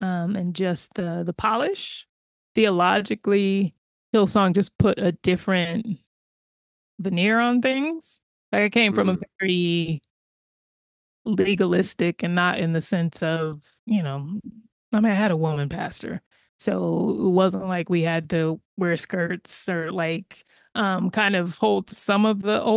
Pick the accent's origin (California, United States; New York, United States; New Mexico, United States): California, United States; Riverside; So I grew up in Riverside, California, was part of a small Pentecostal charismatic church.